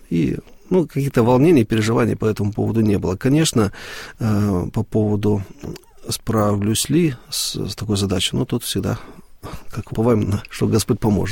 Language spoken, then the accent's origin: Russian; Kazakhstan; born there; я сам родился в Казахстане, и мне, ну, близок этот менталитет, этот народ. Среди казахов было множество друзей.